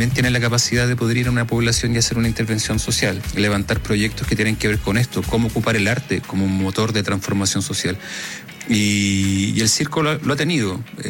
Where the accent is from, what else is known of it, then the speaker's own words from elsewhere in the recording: Rancagua, O'Higgins, Chile; Yo soy de Rancagua y para mí era súper clásico, chico, día domingo